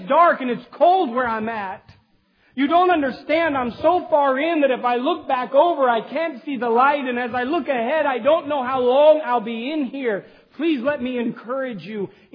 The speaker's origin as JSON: {"language": "English", "region": "Virginia", "country": "United States", "tie": "born or raised there", "lives_now": "Charlotte, United States", "said": "When I was little and I grew up in Northern Virginia, we had a basement."}